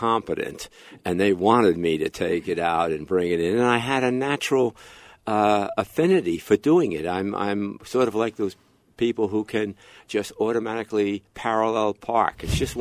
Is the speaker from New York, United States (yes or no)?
yes; New York City, New York, United States; I grew up in New York City.